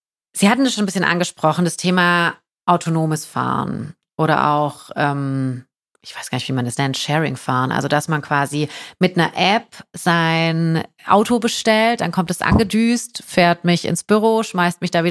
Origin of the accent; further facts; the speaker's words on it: Fellbach, Baden-Württemberg, Germany; Also jetzt in der Region, keine Ahnung, ich komme aus Fellbach zum Beispiel